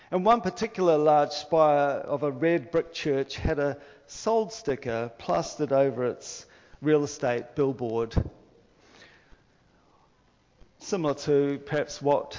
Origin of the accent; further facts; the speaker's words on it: Sydney, New South Wales, Australia; born there; so I was born in Sydney.